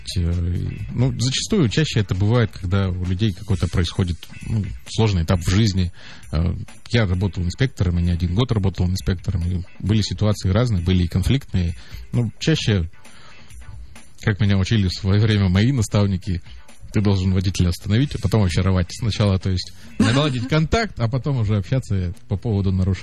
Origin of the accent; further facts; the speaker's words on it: Udmurtia, Russia; как коренной житель Удмуртской Республики, который здесь родился